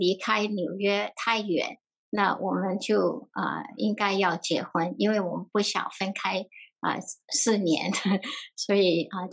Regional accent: Singapore; 我在新加坡长大的过程因为我有一个我是被领养

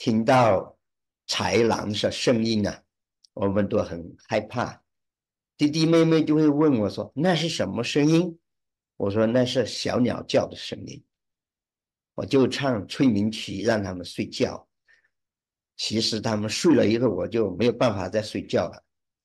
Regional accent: Yunnan, China; 我们云南人呢就叫市集叫街，我就生在这个莽林街这个地方啊。

